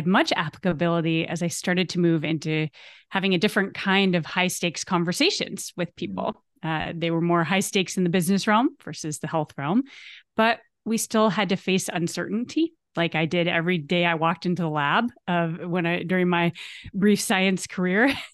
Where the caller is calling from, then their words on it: Maine, United States; Well, I'm calling in from Maine, eastern coast of the United States.